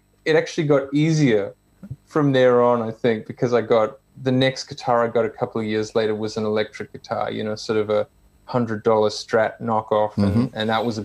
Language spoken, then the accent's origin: English; Australia; you just couldn't miss him growing up in Australia in the 90s